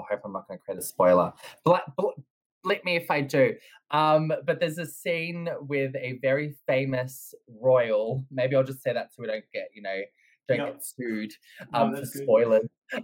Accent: Dandenong, Victoria, Australia; I'm born and raised in Dandenong, so I'm a little bit rough around the edges.

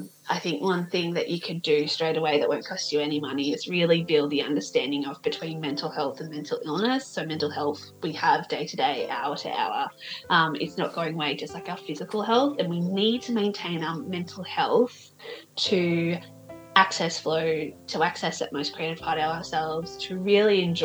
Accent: Brisbane, Queensland, Australia; I'm a North Brizzy girl, so I'm based in Sandgate, So Turrbal and Yuggera country, which is really beautiful, and we're by the water there

